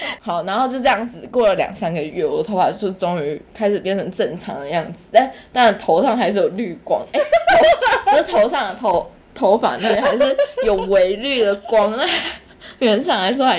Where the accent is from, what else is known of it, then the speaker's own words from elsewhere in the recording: Taiwan; 那我就说 no I'm Taiwanese。 他说你看起来不像台湾人呢，我说，看啊，就跟你说我是台湾人，怎样？